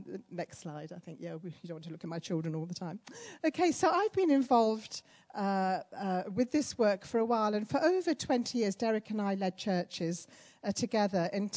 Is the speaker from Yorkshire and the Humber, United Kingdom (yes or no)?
no; East Midlands, United Kingdom; I'm actually from Lincolnshire, from a small, sleepy village in Lincolnshire, just 30 miles south of this beautiful city of Lincoln.